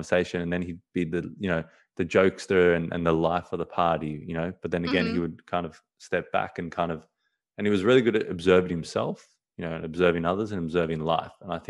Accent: Johannesburg, Gauteng, South Africa; now in Australia; But when I came from South Africa, Johannesburg, and long story short, I came over to Australia and, you know, left my whole South African family.

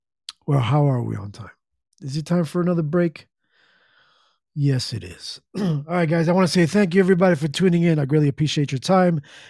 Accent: Pennsylvania, United States; So, congratulations to that Pennsylvania, my home state, Pennsylvania

